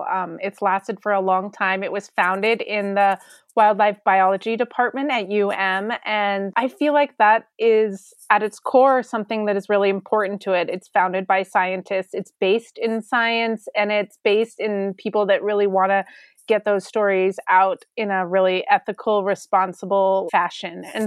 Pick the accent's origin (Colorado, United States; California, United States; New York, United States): Colorado, United States; Denver; I grew up in Denver, Colorado